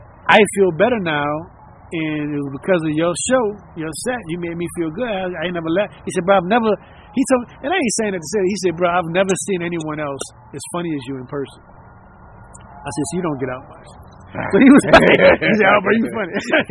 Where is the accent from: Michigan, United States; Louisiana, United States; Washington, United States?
Louisiana, United States; Covington; born there; also born or lived in Abita Springs; And I was born in Covington, and they had some dudes from Abita, and that's why I lived in Abita.